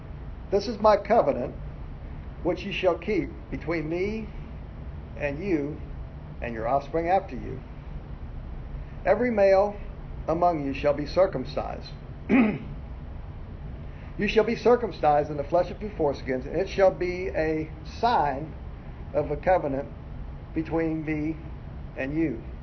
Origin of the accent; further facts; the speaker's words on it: Arizona, United States; Sandy and I grew up in Arizona, and there's some places out in the desert where you can go outside the city